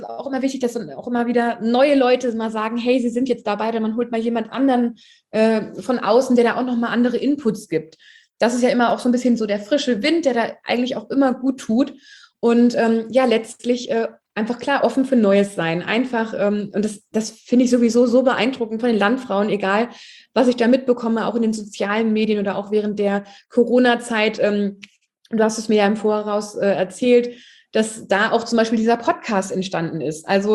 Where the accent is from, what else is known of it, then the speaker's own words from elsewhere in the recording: Fritzlar, Hesse, Germany; den Deutschen Landjugendtag in meiner Heimatregion in Fritzlar